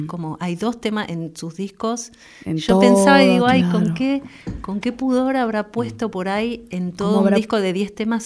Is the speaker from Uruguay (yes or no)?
no; Peru; moved away; yo tengo un papá peruano, ¿viste? Ajá. Crecí en Perú, pasé mi infancia ahí, después vine acá, después viví 10 años afuera.